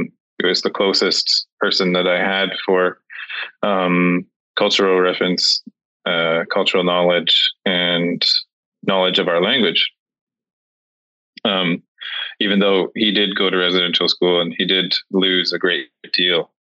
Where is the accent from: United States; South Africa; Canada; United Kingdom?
Canada; Prince Rupert, British Columbia; born there; But on a map, it's Prince Rupert, BC.